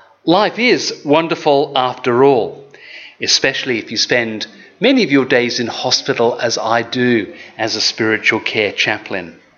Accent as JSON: {"language": "English", "country": "United Kingdom", "tie": "born or raised there", "lives_now": "Australia", "said": "unlike growing up in Britain, by and large"}